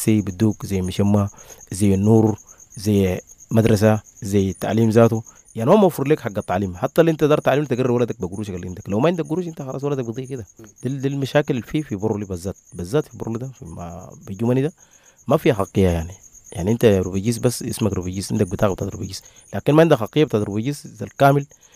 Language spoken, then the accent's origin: Arabic; Kadugli, South Kordofan, Sudan; now in Uganda; أنا في السودان في كادوغلي ومحافظتنا طولودي ومحلية من حليب